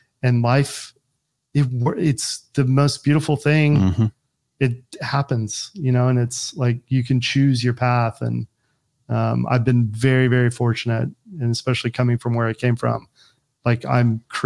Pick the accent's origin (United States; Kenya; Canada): United States; Kansas City; Yeah. I'm like excited to like, cause like I grew up in Kansas City.